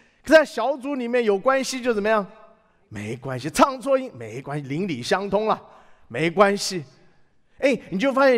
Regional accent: China; 你知道这是我们中国人啊，常常有的心态，我们总觉得我们算不得什么，还是不要拿出来算了。这中国人就是这样，美国人刚好相反。

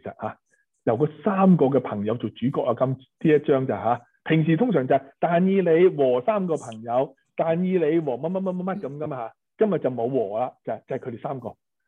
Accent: China; 其实就系我哋中国人就用咗开光咁啊

